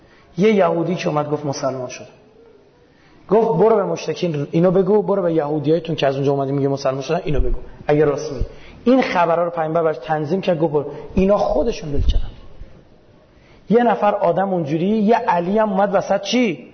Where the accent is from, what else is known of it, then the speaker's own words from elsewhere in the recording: Iran; من بچه ایرانم.